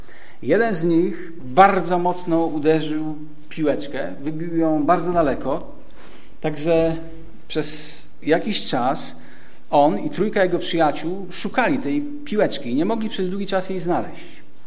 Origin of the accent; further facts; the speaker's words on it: Jelenia Góra, Lower Silesian Voivodeship, Poland; Akurat ja jestem takim gościem z Jeleniej Góry.